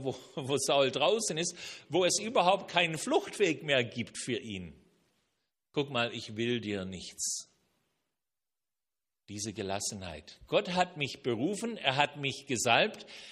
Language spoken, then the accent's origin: German; Canada; now in Germany; In meiner Kindheit in Kanada